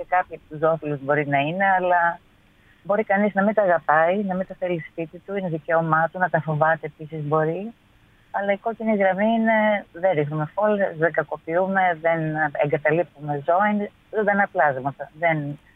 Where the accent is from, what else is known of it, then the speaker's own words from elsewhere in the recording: Epirus, Greece; στο χωριό μου που πάω στην Ήπειρο.